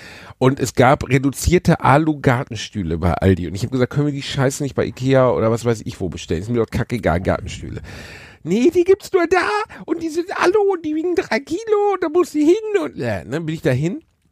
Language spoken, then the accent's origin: German; North Rhine-Westphalia, Germany; Wir sind im Ruhrpott aufgewachsen.